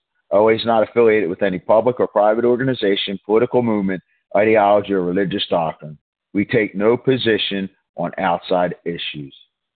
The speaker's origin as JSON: {"language": "English", "town": "Norristown", "region": "Pennsylvania", "country": "United States", "said": "I'm a recovered compulsive overeater from Norristown, PA."}